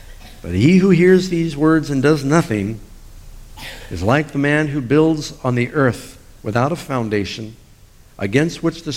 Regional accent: New York City, New York, United States; And you know, I grew up in New York City

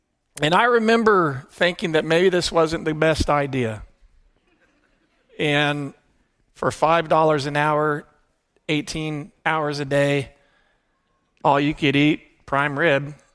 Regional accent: Atlanta, Georgia, United States; And now, I grew up in Atlanta, terra firma, ground, and these waves were massive.

